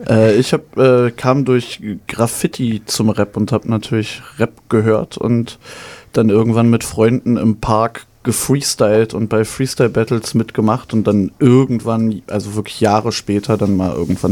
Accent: Cottbus, Brandenburg, Germany; Ich bin in Cottbus groß geworden

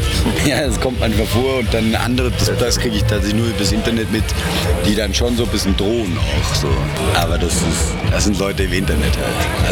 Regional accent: Switzerland; Man darf nicht als Schweizer über die Deutschen reden, sonst reden wir schlecht.

